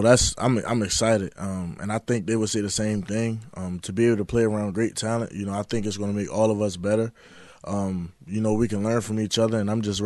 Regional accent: Baltimore, Maryland, United States; just being a kid growing up in Baltimore, you know, was my favorite NFL team.

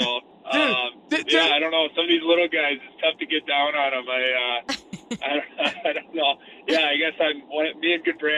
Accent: Minnesota, United States; So I'm from Minnesota.

